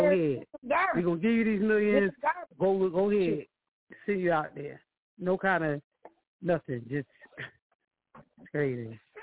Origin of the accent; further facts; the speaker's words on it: Philadelphia, Pennsylvania, United States; You know, me growing up in Philly, you know what I mean? I got the old school, the sound that I grew up